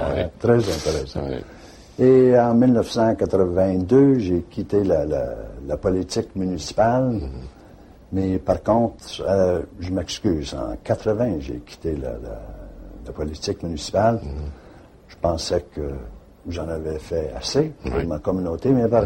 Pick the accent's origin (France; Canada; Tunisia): Canada; Vanier, Ontario; De dire que oui, je suis citoyen d'Ottawa, mais par contre, lorsque tu es vanierois, tu es très, très, très vaillant